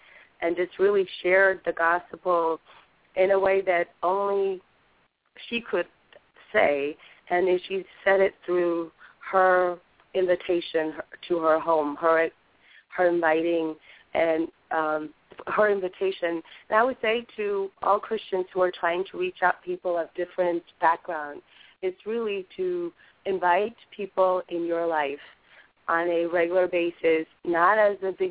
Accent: India; born there; I'm from a Hindu background. I was born in India.

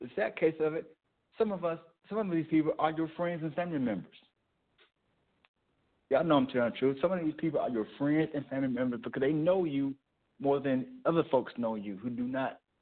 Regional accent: Little Rock, Arkansas, United States; I seen him preach in my hometown back in Little Rock

